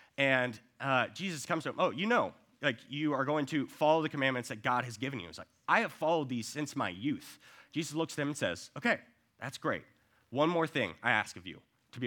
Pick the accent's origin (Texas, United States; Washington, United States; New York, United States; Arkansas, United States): Texas, United States; Dallas; very big Cowboys fan growing up in Dallas.